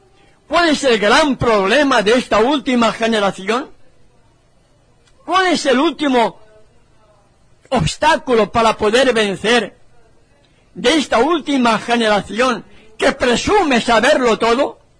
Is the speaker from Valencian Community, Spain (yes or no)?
yes; Valencia, Valencian Community, Spain; En Valencia, en la tierra donde yo nací y me crié